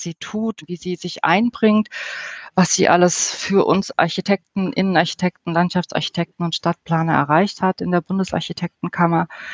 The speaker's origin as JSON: {"language": "German", "country": "Germany", "said": "Ich habe das in meinem Auslandsaufenthalten erlebt, dass wenn man sagt, ich komme aus Deutschland, dann kommt vielleicht noch Adolf Hitler, interessanterweise."}